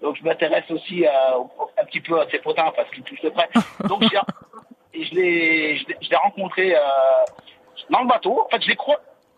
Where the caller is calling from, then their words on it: Saint-Étienne, Auvergne-Rhône-Alpes, France; En fait, je suis de Saint-Étienne, mais je suis sur la route là.